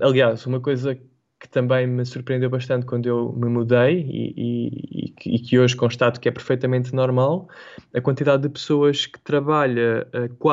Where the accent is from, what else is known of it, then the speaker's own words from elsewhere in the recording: Portugal; now in Netherlands; Sempre que eu digo, enfim, que sou português